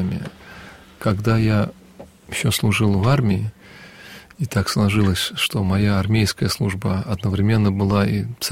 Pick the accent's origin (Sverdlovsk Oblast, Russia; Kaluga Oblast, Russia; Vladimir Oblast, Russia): Vladimir Oblast, Russia; Vladimir; так как я родом из Владимира